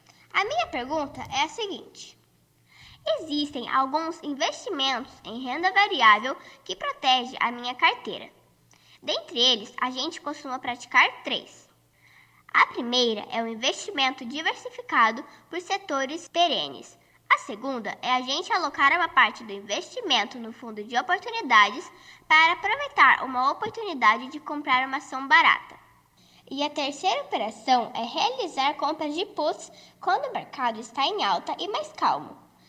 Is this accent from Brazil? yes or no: yes; Santo Antônio da Platina, Paraná, Brazil; Eu tenho 10 anos e sou de Santo Antônio da Patina, Paraná.